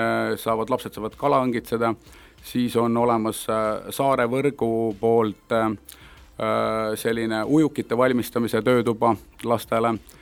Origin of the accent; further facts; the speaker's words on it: Pärnu, Pärnu County, Estonia; olen meremeeste peres üles kasvanud, et kuna ma ise olen ka pärnakas